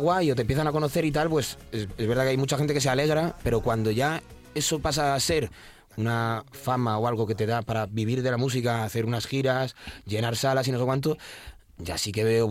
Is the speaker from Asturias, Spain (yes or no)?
no; Toledo, Castilla-La Mancha, Spain; los que somos de Toledo, yo creo que saben por qué lo digo. Es un poco, al final, como en cualquier sitio, pero sí, no es un pueblo, pero no es una ciudad muy grande. Nos conocemos todos.